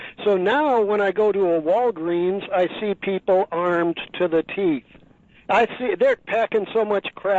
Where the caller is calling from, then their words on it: San Francisco, California, United States; I'm calling you from San Francisco